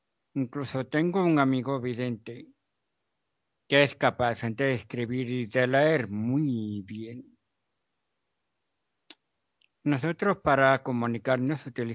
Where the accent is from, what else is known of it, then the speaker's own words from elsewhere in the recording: Córdoba, Andalusia, Spain; Hola amigos … de Córdoba, España.